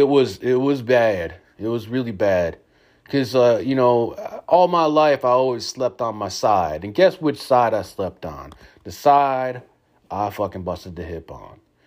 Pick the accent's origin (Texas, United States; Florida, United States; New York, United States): New York, United States; Rochester; born there; not like the hospital that I was born at in Rochester, New York